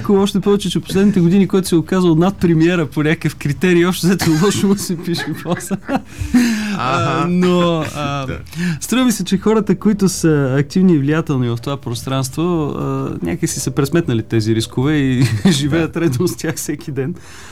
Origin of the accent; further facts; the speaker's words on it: Stara Zagora, Stara Zagora Province, Bulgaria; Това е запазването на един голям парк в моя роден град, Стара Загора